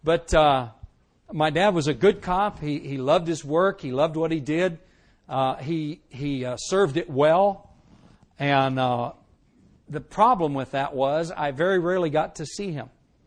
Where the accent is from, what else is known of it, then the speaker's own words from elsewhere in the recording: Indianapolis, Indiana, United States; born there; I was born in 1946. I'm 55 years old. I'll be 56 this October. I was born in Indianapolis, Indiana.